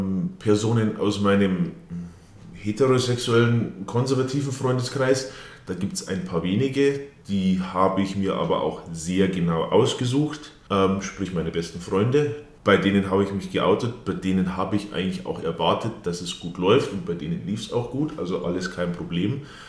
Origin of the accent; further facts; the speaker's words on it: Bavaria, Germany; Ich bin Ende 20, komme aus der Dachauer Gegend, bin eigentlich ländlich aufgewachsen